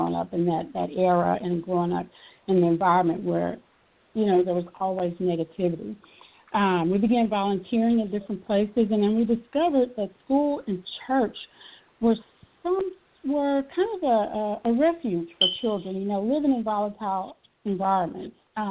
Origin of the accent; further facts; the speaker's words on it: Houston, Texas, United States; I was born in Houston, Texas, raised in the Fifth Ward area, lived in Clinton Manor Apartments, also known as Coke Street Apartments, early on, up until grade school age.